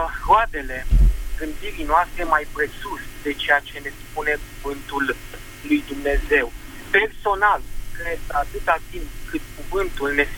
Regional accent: Bucharest, Romania; și vă sunt din București.

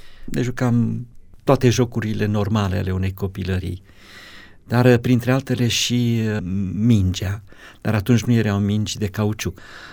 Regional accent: Dracea, Teleorman, Romania; born there; M-am născut într-o familie destul de săracă. Locul nașterii este în Telorman, comuna Dracea, atunci raionul Turnu Măgurele. Este așezată exact la jumătatea drumului între Alexandria și Turnu Măgurele.

